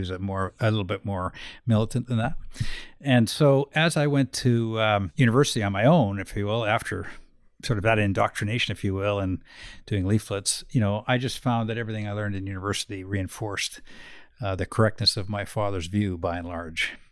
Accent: Vancouver, British Columbia, Canada; I think some people know who I am anyway. I grew up in East Vancouver and I'm still living there.

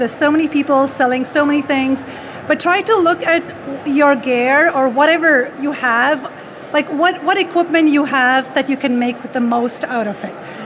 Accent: California, United States; I'm from California, live in Sacramento, California

